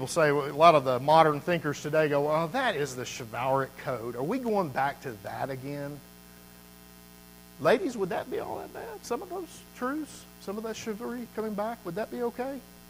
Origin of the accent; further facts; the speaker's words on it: Southern United States, United States; I'm from the South. That's what we do, okay?